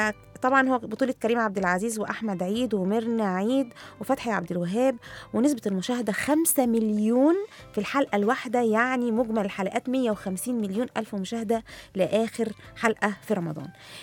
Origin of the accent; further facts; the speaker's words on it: Egypt; الشوارع دي مختلفة عندنا في مصر عن الدول العربية